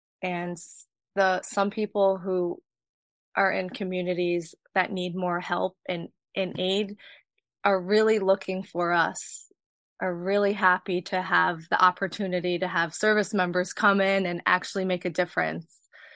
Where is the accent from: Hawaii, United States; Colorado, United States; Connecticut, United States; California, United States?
Connecticut, United States; I am from Connecticut, so I didn't have to relocate.